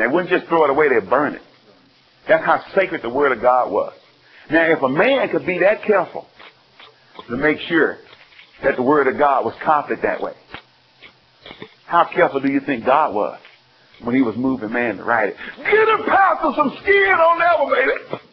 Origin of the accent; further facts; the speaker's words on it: the South, United States; And everyone get upset at me because I'm from the South and like ribs.